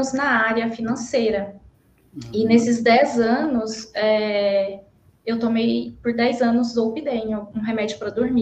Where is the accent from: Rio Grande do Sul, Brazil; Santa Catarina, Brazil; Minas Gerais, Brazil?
Minas Gerais, Brazil; now in São Paulo, Brazil; É, sou mineira, não sou aqui de São Paulo, sou mineira, mas casei com um paulista e vim parar aqui na capital.